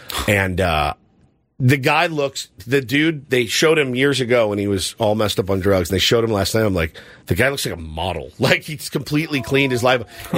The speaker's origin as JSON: {"language": "English", "town": "Dallas", "region": "Texas", "country": "United States", "tie": "born or raised there", "said": "but I am from Dallas, and I was born and raised in Dallas"}